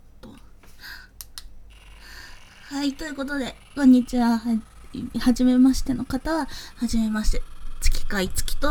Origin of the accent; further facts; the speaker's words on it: South Kanto, Japan; 出身は南関東です。はい、南関東のどこかまではまあね、伏せさせていただきますが